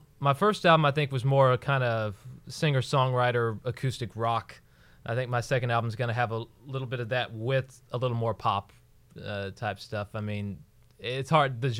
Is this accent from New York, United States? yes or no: no; Nashville, Tennessee, United States; now in California, United States; I never knew which music scene I'd end up in growing up in Nashville, but this is where it led me.